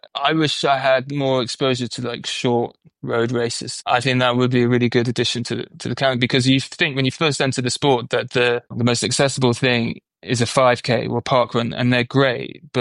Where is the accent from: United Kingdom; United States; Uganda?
United Kingdom; Salford, North West England; I'm from Salford, so you may not know the name